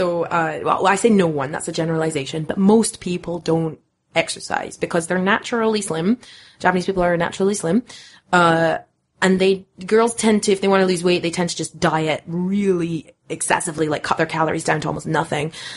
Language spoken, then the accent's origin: English; United Kingdom; now in United States; even for me, I'm British, but you know, I'm mostly recently have been, in the last couple of years, been dating American guys.